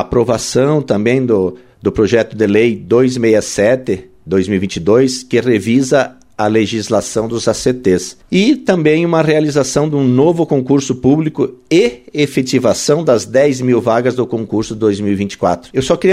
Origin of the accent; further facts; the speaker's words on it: Celso Ramos, Santa Catarina, Brazil; Eu sou de Celso Ramos